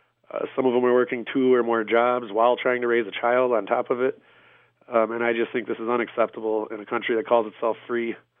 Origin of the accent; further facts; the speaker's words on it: Rib Mountain, Wisconsin, United States; also born or lived in Wausau; I was born and raised here in the Wausau area. I was actually born in Wausau, and then my mom was a single mother most of my life, and she moved out to Rib Mountain by the time I was about four.